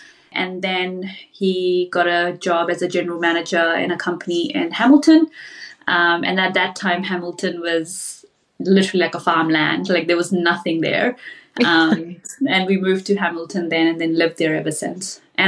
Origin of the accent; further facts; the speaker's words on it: India; now in Auckland, New Zealand; leave my friends in India, like, you know. And I was like, yeah, it's okay. It looks the same as, like, my hometown.